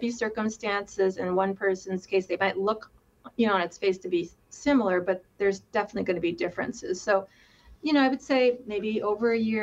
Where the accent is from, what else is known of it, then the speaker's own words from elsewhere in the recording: Philippines; now in United States; we are a family of immigrants. I am from the Philippines, and my we came here as immigrants in the 1960s. And actually, my parents settled in a rural area in Wisconsin.